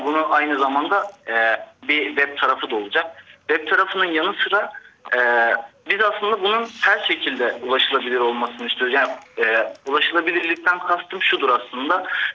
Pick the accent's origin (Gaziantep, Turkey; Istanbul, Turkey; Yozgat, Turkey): Gaziantep, Turkey; Ben Gaziantep'liyim.